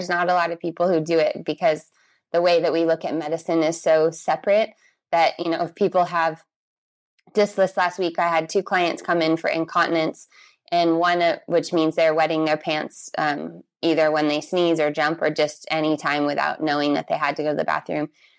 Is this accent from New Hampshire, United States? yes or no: no; San Diego, California, United States; also born or lived in Brazil; I am from California, from San Diego, but I lived all over the world. And the last place I lived was Brazil for 8 years before I moved back here to California.